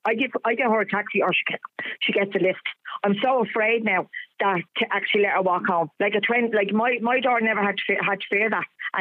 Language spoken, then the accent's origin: English; Bray, County Wicklow, Ireland; I'm not from Dublin. I'm actually from Wicklow.